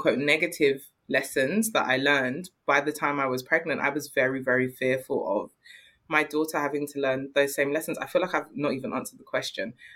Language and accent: English; Nigeria; You know, like, as a Nigerian woman, I understand and I've been taught the importance of, like, bearing and continuing a bloodline and a name, carrying on a name.